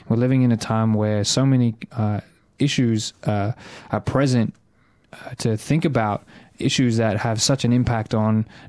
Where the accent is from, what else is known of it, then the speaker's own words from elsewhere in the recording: Australia; being born and brought up in Australia, going through school